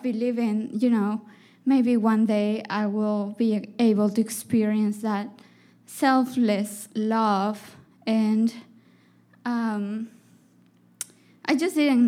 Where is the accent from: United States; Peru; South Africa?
Peru; Andes; So I grew up in the Andes of Peru, and my family was very traditional